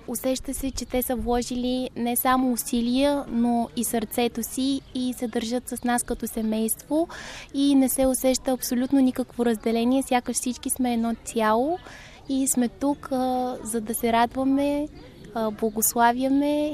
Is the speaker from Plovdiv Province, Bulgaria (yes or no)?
yes; Rakovski, Plovdiv Province, Bulgaria; от Раковски съм, Менория през Свето сърце Исусово и съм на 20 години